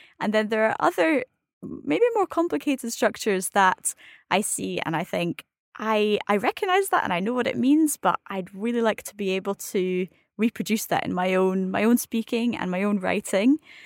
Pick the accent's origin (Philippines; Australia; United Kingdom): United Kingdom; Scotland; I'm Scottish, I'm not a native French speaker.